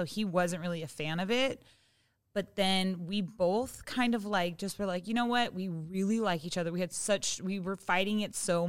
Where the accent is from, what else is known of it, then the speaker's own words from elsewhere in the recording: Seattle, Washington, United States; now in Los Angeles, United States; I'm from Seattle and I live in LA.